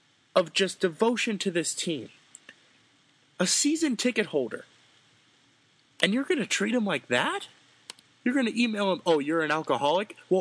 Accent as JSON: {"language": "English", "region": "New York", "country": "United States", "said": "this team is causing you so much pain and so much agony as a New Yorker."}